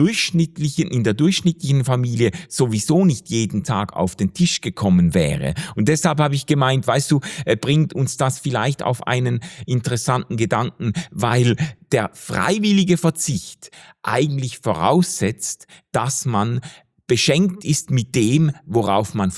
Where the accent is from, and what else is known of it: Switzerland